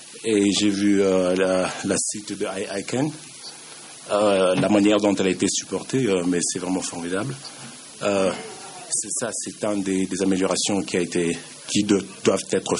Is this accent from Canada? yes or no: yes; Canada; Je viens du Canada et je représente du Canada.